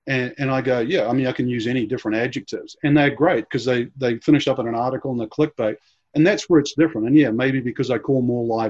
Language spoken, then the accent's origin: English; New Zealand; You know, I come from New Zealand, right?